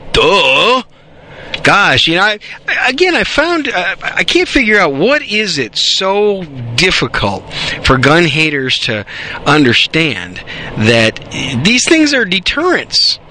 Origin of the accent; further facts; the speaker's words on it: Wisconsin, United States; now in Texas, United States; One of them, unfortunately, is my home state of Wisconsin. And hope those people fix things up there. But anyway, I live in Texas now